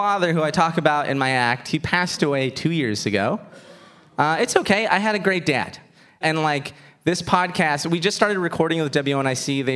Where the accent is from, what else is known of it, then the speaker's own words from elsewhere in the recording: Cuba; accent: Cuban; I am very proud of being Cuban, though. I do get annoyed how people have exoticized it a little bit.